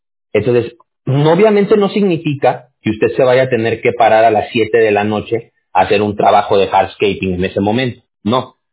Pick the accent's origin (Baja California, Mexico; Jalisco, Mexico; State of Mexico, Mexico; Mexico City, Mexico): Mexico City, Mexico; also born or lived in Aguascalientes; now in California, United States; yo nací en la Ciudad de México. Después me fui a vivir como 10 años a Aguascalientes, y yo ya tengo 20 años, radicando aquí en California. Pero yo me crié en México, o sea, mis primeros 12, 13 años de vida fueron en México.